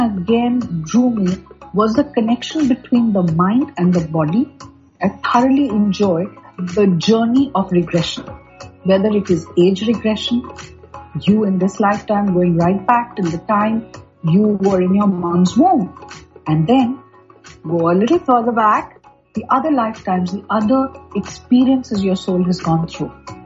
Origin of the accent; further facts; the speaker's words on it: Kolkata, West Bengal, India; English is a second language; moved away as an adult; now in Dubai, United Arab Emirates; I was born in Calcutta in the eastern part of India, and I lived there till 2006 when I moved to Dubai.